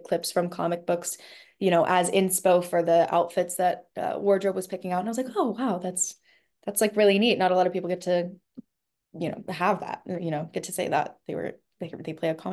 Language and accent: English; Texas, United States; I mean I grew up in Texas. Everybody swam.